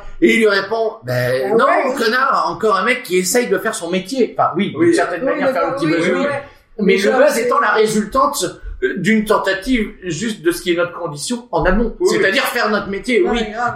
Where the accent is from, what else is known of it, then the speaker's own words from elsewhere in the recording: Nantes, Pays de la Loire, France; c'est du café-théâtre dans une ville qui s'appelle Nantes. C'est là d'où je viens